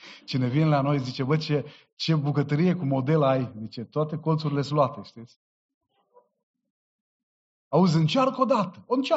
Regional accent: Orșova, Mehedinți County, Romania; born there; M-au dus la spital, la Orșova, unde eu m-am născut în Orșova.

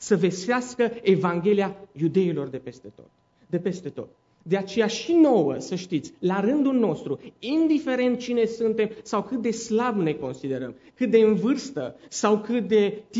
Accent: Cluj-Napoca, Cluj County, Romania; now in Uganda; vin din Cluj-Napoca și sunt misionar în Africa, în Uganda, slujesc de 7 ani de zile acolo

